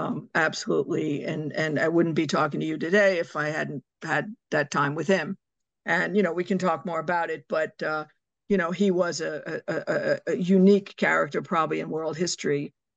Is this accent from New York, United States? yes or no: yes; New York City, New York, United States; So me, I'm a dyed-in-the-wool New Yorker. I was born in New York City. I'm an absolute product of New York City public schools, public high school, public elementary school, just adore New York.